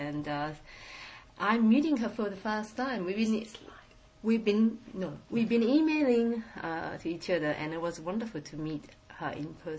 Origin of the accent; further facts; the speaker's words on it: Japan; So I am here from Japan, and we don't have the movement yet, but it's already there.